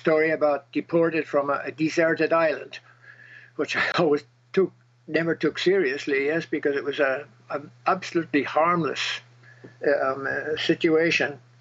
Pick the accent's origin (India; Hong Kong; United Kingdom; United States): United Kingdom; Scotland; I'm from Scotland, and I was living in French Polynesia.